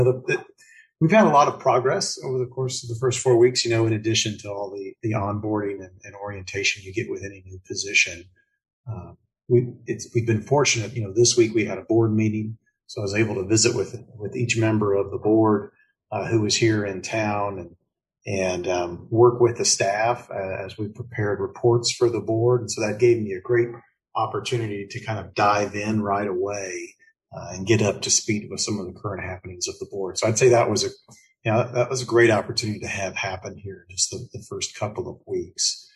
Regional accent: Wellington, Kansas, United States; I grew up in Wellington, just south of Wichita there, and not a farm kid.

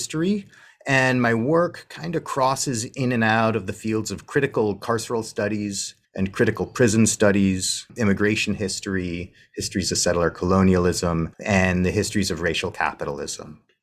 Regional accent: California, United States; now in Perth, Australia; I was raised on Coast Miwok country on Turtle Island, also known as Northern California. And here I'm speaking from Whadjuk Noongar Boodja.

